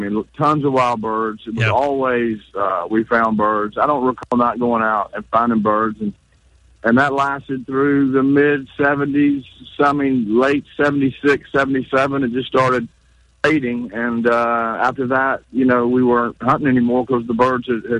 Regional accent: Chester, South Carolina, United States; now in Columbia, United States; Well, I'm from Chester. I live in Columbia now, and I grew up.

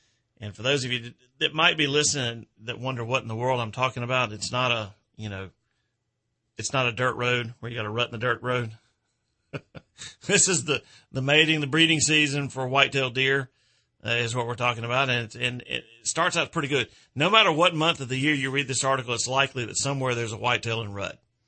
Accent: Georgia, United States; Hunters in my home state of Georgia

